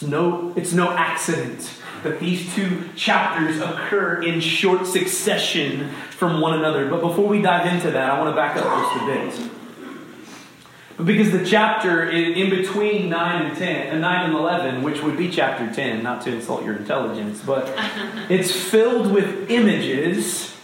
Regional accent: Ohio, United States; and I grew up in Ohio, and contrary to popular belief, like, significant portions of Ohio are very hilly.

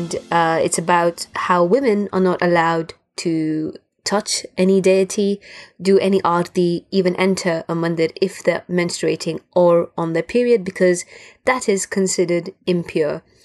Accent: Gibraltar; I was raised in Gibraltar

